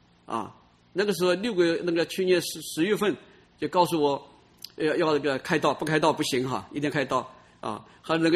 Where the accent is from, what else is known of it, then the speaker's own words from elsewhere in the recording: China; 我们中国人都是家家都要念的经，难念的经